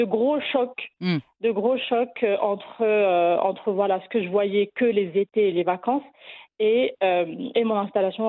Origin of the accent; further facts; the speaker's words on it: Grand Est, France; moved away as an adult; also born or lived in United States; now in Morocco; je suis issue de la troisième génération des Marocains résidant en France. Je suis née en Champagne-Ardenne, j'ai grandi en France, j'ai fait toute ma scolarité du coup en France, puis aux États-Unis.